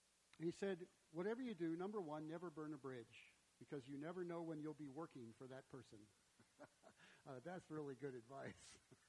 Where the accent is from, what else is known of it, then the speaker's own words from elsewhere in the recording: Midwest, United States; Now, I was originally from the Midwest, so we had very clearly and decisive four seasons.